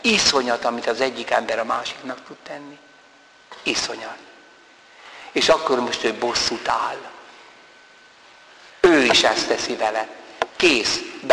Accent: Hungary; now in France; Mondom, Magyarországról vagyok.

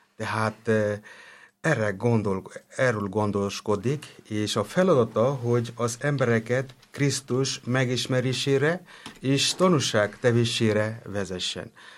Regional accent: West Bengal, India; Hungarian is a second language; now in Hungary; Igen, én Indiából származom, és igen, Kolkata mellől, és onnan jöttem ide Magyarországra 2012-ben, és azóta is Verbita misionárusként, szeretesként itt tevékenykedem Magyarországon.

